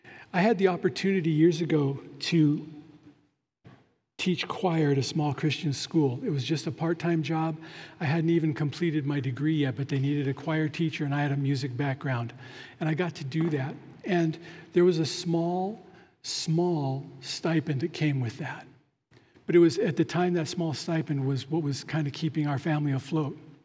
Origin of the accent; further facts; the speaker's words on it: Nevada, United States; I grew up in Eastern Nevada, and we have shepherds that took flocks out in the fields and grazed on public land.